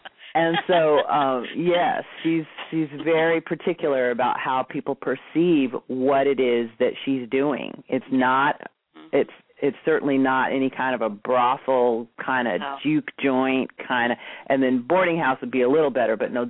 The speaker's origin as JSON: {"language": "English", "town": "Staten Island", "region": "New York", "country": "United States", "tie": "born there", "also_born_or_lived": "Germany / Texas / Alabama / Maryland", "said": "Well, I was born in Staten Island, New York."}